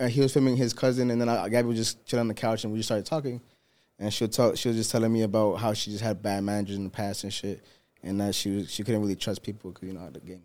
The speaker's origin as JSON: {"language": "English", "town": "Miami", "region": "Florida", "country": "United States", "said": "Like, I'm not from Florida. I'm from Miami."}